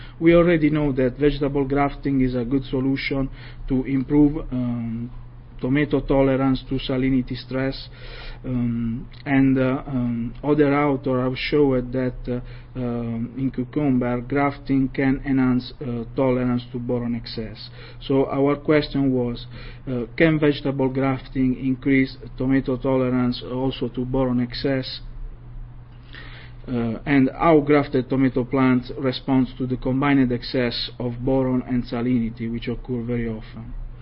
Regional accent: Southern Italy, Italy; English is a second language; I am a postdoc from Southern Italy, University of Bari

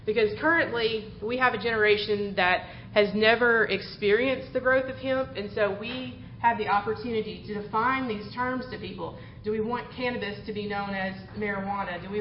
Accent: Georgia, United States; we did oversample Georgia because we are from Georgia.

